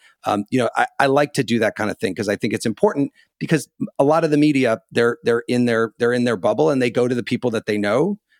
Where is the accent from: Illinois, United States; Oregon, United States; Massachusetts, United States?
Illinois, United States; born or raised there